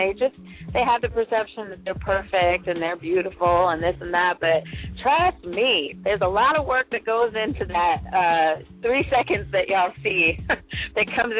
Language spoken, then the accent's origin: English; Chicago, Illinois, United States; now in California, United States; So I started my career when I moved out to California from Chicago, Chi-Town.